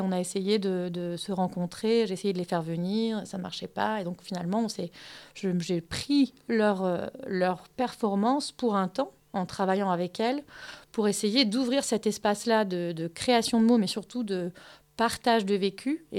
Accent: France; first language German; French is a second language; moi, je viens d'une famille binationale, donc allemande et française. Donc petite, j'habitais en France, mais je ne parlais pas français, je parlais que allemand. Donc après, j'ai dû mélanger le français à l'allemand en rentrant à la maternelle.

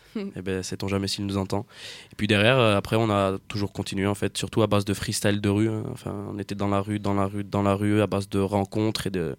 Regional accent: Aix-en-Provence, Provence-Alpes-Côte d'Azur, France; j'ai 24 ans, je viens d'Aix-en-Provence, plus précisément du Jazz de Bouffant.

